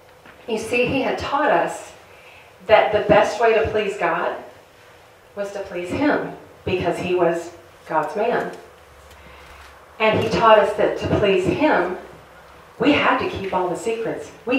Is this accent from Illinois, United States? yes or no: yes; Illinois, United States; Well, I grew up outside of Chicago